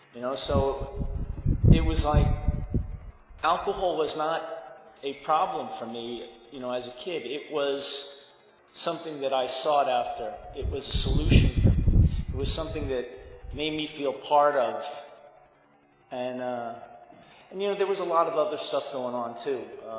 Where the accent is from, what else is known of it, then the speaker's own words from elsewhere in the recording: Queens, New York, United States; I grew up in Queens, New York, and like I said, I was the youngest, so all my brothers and one of my sisters, we sat on the stoops in the neighborhood